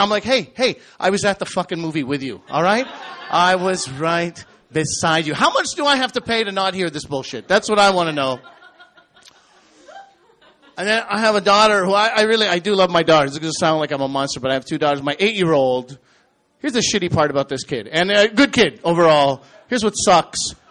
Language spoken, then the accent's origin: English; New Brunswick, Canada; born there; I was born in New Brunswick.